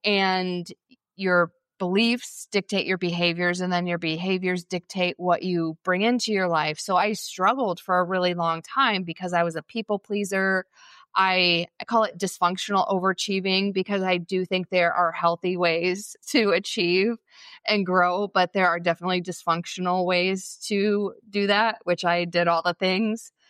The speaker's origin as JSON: {"language": "English", "region": "Indiana", "country": "United States", "tie": "born or raised there", "also_born_or_lived": "Chicago", "moved": "yes", "said": "I actually grew up in Indiana. Then I lived in Chicago for a long time. So I'm originally from the Midwest, where it rains, it snows, it's cloudy a lot."}